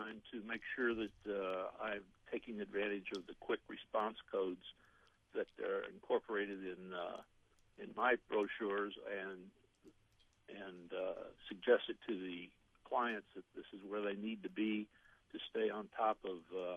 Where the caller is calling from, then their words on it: Plano, Texas, United States; Plano, Texas.